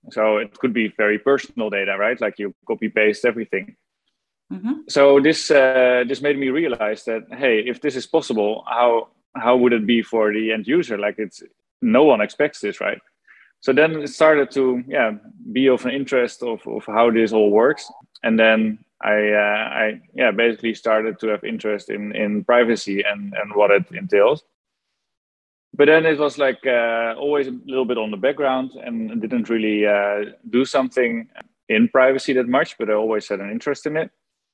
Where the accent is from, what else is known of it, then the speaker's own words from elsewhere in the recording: Netherlands; I'm from the Netherlands, now live in Amsterdam.